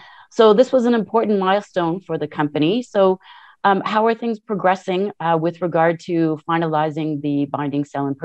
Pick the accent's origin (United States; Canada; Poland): Canada; I'm from Canada